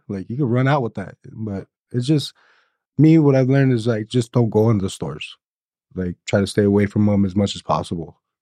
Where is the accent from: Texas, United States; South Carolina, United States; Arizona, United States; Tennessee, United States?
Arizona, United States; Phoenix; I'm from Phoenix, Arizona, and the crowd I was hanging out with them, I just can never get clean.